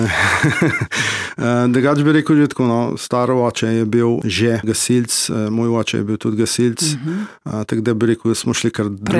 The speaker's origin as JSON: {"language": "Slovenian", "region": "Inner Carniola", "country": "Slovenia", "said": "Če pa rečem kot Notranjec, bom pa tako rekel, sem pa kar ponosen, da sem Notranjec. Živim v tem okolju in temu sem spremem."}